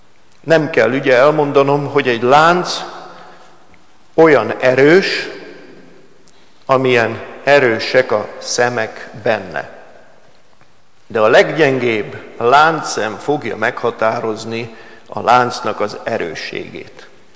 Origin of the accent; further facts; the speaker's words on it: Budapest, Hungary; Hát mi budapesti emberek vagyunk